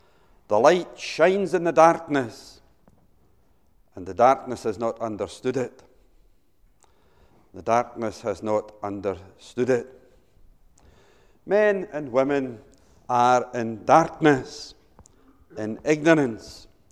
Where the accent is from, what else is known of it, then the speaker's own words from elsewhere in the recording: Motherwell, Scotland, United Kingdom; I come from Motherwell, and Motherwell Library is the one that I used most when I was younger.